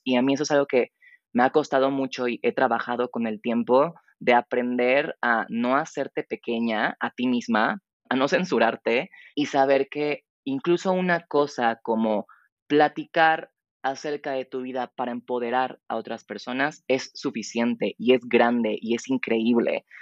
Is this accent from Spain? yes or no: no; Mexico; amo México y soy re mexicana y jamás me voy a cansar de expresar el orgullo que siento por México